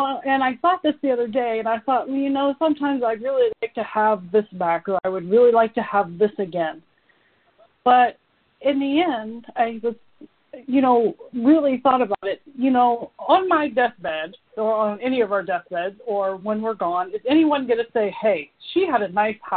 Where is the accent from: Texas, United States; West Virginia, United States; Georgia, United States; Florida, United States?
West Virginia, United States; Although I grew up in West Virginia, I didn't grow up with money.